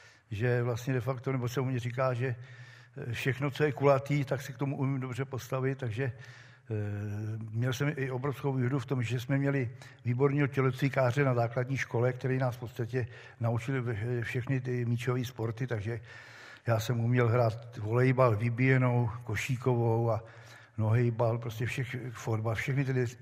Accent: Prague, Czechia; Já jsem vyrůstal, jsem se narodil v Záběhlicích a pak teda se rodiče přestěhovali na Vinohrady, takže jsem čistý Vinohraďák

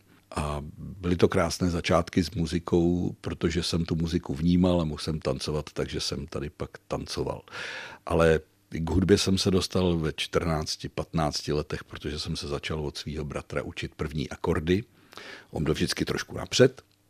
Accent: České Budějovice, South Bohemian Region, Czechia; Ano, narodil jsem se tady v Budějovicích a vlastně takové první moje bydliště jako mimina bylo ve Skuherského ulici s rodiči a s babičkou a s dědečkem. Později v Rožnově až asi do 5. třídy. No a pak ve 4 dvorech Oskara Nedbala

